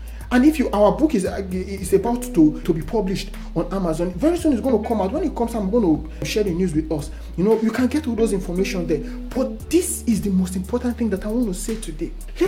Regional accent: Nigeria; What we are capable of building as Nigerians, as Nigerian youths, I don't think the world can even imagine.

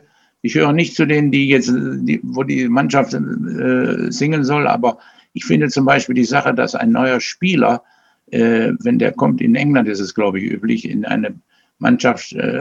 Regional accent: Essen, North Rhine-Westphalia, Germany; born there; du bist ja eigentlich Essener, ich bin ja in Essen geboren.

